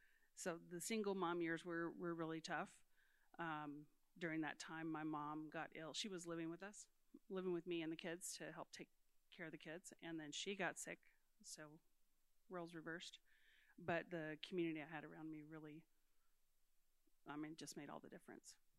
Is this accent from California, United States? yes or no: yes; San Diego, California, United States; now in Dallas, United States; I live in Dallas, not originally from there. I'm originally from San Diego.